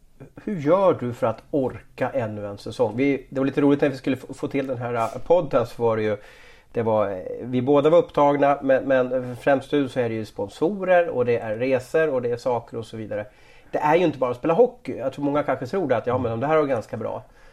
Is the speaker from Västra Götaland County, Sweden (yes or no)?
yes; Gothenburg, Västra Götaland County, Sweden; Det här kanske låter som inte jag är från Göteborg, som att jag är dum i huvudet.